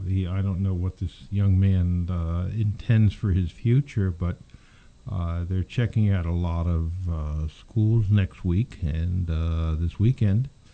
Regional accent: New York City, New York, United States; I was used to an urban environment because I came from New York City, and I always liked Philly sports as well as New York sports.

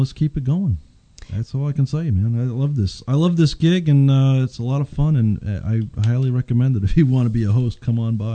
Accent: Bronx, New York, United States; born there; also born or lived in Yonkers / Clifton / Parsippany / Rockaway; I was born in the Bronx, New York. I lived in Yonkers, and then I moved to Clifton for 5 years. Then I moved to Parsippany for 11 years, and then I moved to Rockaway when I was married.

